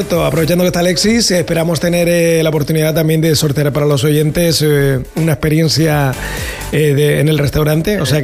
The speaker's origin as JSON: {"language": "Spanish", "region": "Canary Islands", "country": "Spain", "tie": "born or raised there", "said": "yo me acuerdo de niño en el en La Palma, cuando vas al"}